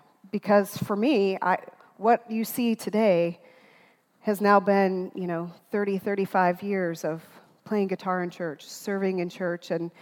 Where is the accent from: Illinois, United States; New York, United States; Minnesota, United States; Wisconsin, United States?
Minnesota, United States; I grew up in Minnesota, and I grew up in a largely German Catholic family, but very non-traditional type of Catholic church.